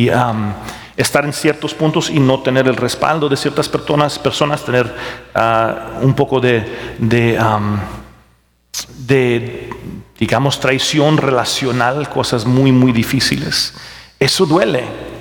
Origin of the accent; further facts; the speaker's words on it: Mexico; porque yo soy mexicano y él es puertorriqueño